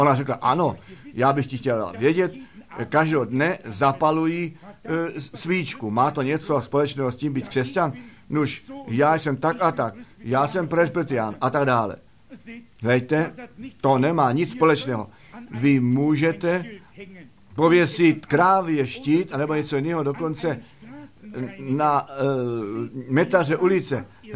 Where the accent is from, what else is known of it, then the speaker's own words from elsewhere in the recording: Arizona, United States; Vždyť já jsem z Arizony